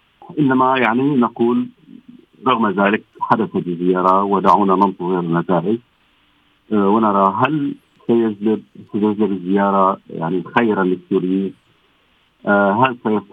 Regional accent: Syria; هذا التاريخ لا يفارقنا أبدا نحن كسوريين

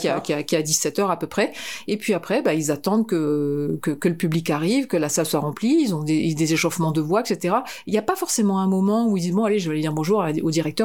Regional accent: Lille, Hauts-de-France, France; also born or lived in Picardy; Alors, je suis née à Lille. J'ai grandi à Lille. Je suis une ch'timi. Pure souche. Et j'ai grandi en Picardie. Et ensuite, je me suis donc investie dans la natation et je suis partie à Lyon.

